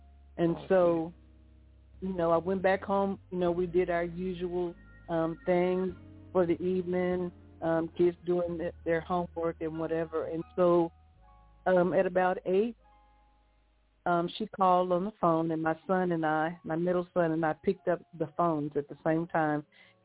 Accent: Pine Bluff, Arkansas, United States; Okay, I am born and raised in Pine Bluff, as well as my husband. My husband and I were high school sweethearts, and so we have grown up in Pine Bluff, raised our children here as well

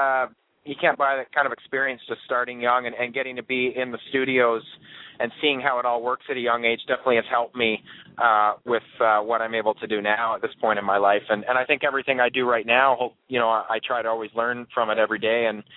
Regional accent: Fergus, Ontario, Canada; And then I came home from Nashville back to my hometown of Fergus and saw my brother back at the family home

